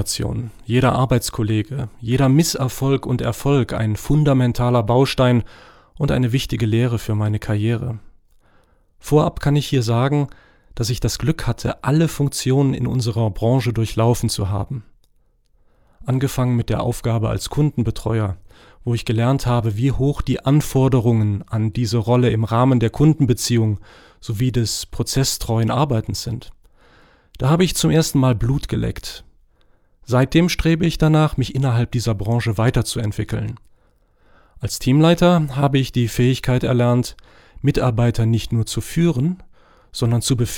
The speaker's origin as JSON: {"language": "German", "country": "Morocco", "tie": "born or raised there", "second_language": "German", "moved": "as an adult", "lives_now": "Germany"}